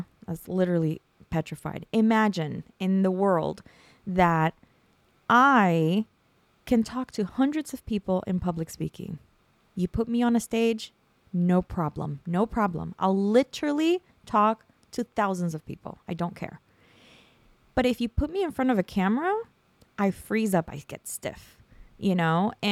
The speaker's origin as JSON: {"language": "English", "region": "California", "country": "United States", "lives_now": "New Jersey, United States", "said": "I moved here because of my mother-in-law, and I came from California, and it was literally, I landed, my plane landed, and I saw Jersey for the first time."}